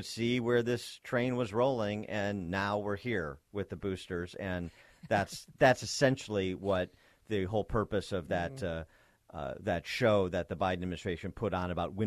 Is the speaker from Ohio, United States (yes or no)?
no; Wheaton, Illinois, United States; And Wheaton, my hometown.